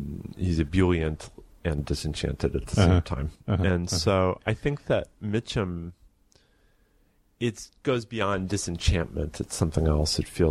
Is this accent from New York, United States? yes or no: no; Pittsfield, Massachusetts, United States; born there; Yeah, Pittsfield. I was born in Pittsfield.